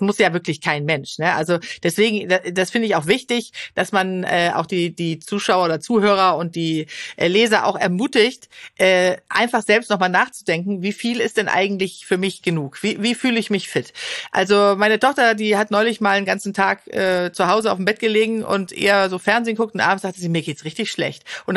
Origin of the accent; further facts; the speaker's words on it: Sweden; German is a second language; aber in Schweden, wo ich herkomme, da kochen wir immer den ganzen Kopf